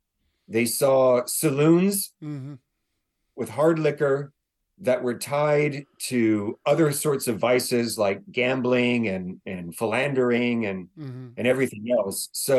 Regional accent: California, United States; now in Waco, United States; Yeah, I grew up in Southern California.

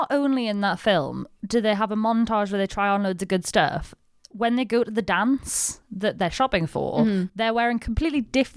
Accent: Whitley Bay, North East England, United Kingdom; And I'm from Whitley Bay.

